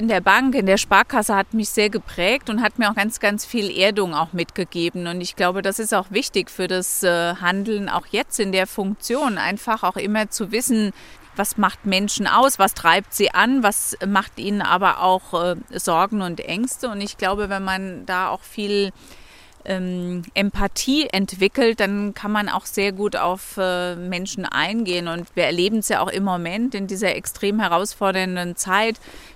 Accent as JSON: {"language": "German", "town": "Alzey", "region": "Rhineland-Palatinate", "country": "Germany", "tie": "born there", "said": "Ich bin ja gebürtige Alzeyerin"}